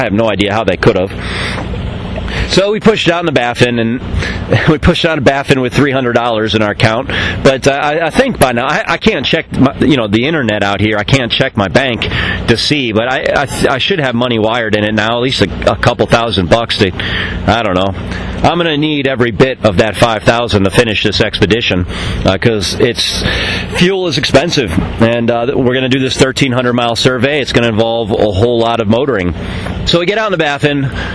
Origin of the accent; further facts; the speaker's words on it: United States; even though I'm from the United States and our vessel is registered in the United States, I cannot enter this base.